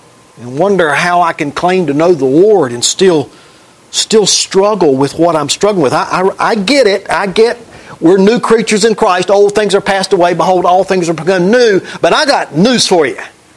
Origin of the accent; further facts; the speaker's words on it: Mayberry, United States; I grew up in Mayberry. You hear me talk about it all the time.